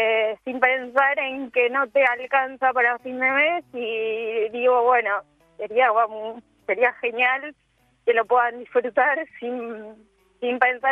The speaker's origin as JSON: {"language": "Spanish", "town": "Temperley", "region": "Buenos Aires Province", "country": "Argentina", "lives_now": "Tristán Suárez, Argentina", "said": "Yo somos de Temperley, yo ahora vivo en Tristán Suárez."}